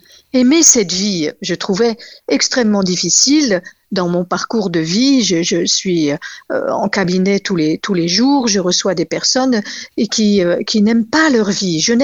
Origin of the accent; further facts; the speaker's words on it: Grand Est, France; born there; je suis née dans les Vosges, donc c'est une terre riche de sensations, riche de sensibles, riche de mémoire, extrêmement riche de mémoire.